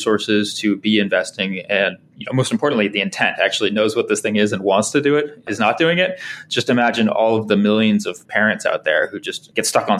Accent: California, United States; Yeah, so I grew up in Silicon Valley in Marin County near San Francisco

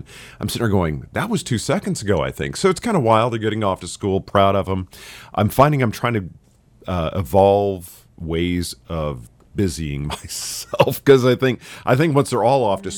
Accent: Dallas, Texas, United States; also born or lived in Southern California; now in New Orleans, United States; Now, I'm originally from Dallas, lived in Southern California, but now in New Orleans.

